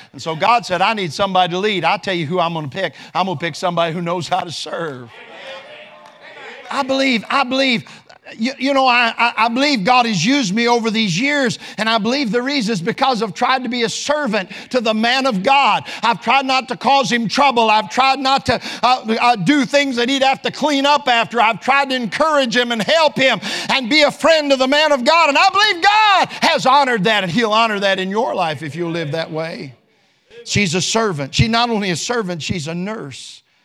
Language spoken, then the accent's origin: English; England, United Kingdom; but I'm English, so I'm not going to mess with all that.